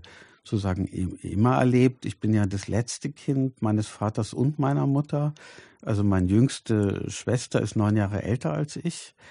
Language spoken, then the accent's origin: German; East Germany, Germany; ich bin ja aufgewachsen in der Krisenzeit der DDR, also in den 80er Jahren oder in der Niedergangsphase.